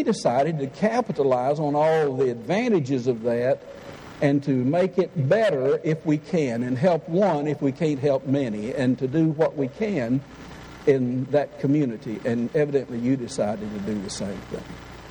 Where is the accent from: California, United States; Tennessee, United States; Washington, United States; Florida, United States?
Tennessee, United States; Paris; B.B. James was my preacher as I was growing up in Paris, Tennessee.